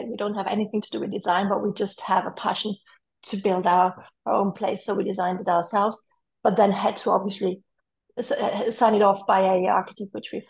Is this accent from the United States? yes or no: no; Italy; English is a second language; also born or lived in England; now in Spain; I'm from Italy, my husband is from Spain, we were living in England.